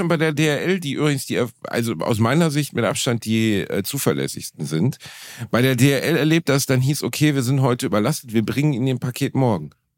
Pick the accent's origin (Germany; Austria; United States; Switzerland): Germany; Gelsenkirchen, North Rhine-Westphalia; Ich bin ja unter sehr asozialen Bedingungen aufgewachsen in Gelsenkirchen.